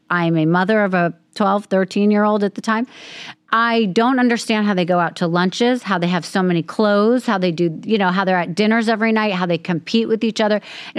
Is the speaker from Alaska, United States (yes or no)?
no; New York City, New York, United States; I grew up in Manhattan, but my grandparents lived here on the island.